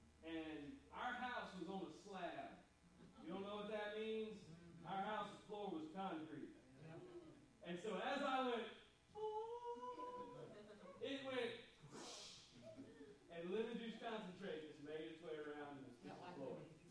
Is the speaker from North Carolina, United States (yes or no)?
yes; North Carolina, United States; But as most of you know, I grew up in Warren County, North Carolina, and home of absolutely nothing.